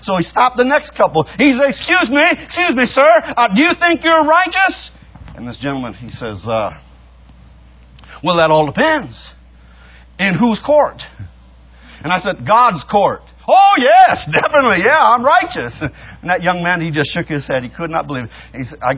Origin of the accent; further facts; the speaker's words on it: Texas, United States; I said, "Well, I'm from Texas. I guess that's part of America. We're our own country down there, but yeah, I'm from Texas."